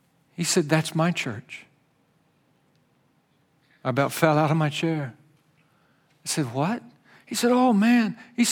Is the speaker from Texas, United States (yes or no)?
yes; Texas, United States; And by the way, I'm from Texas, so I know Huntsville.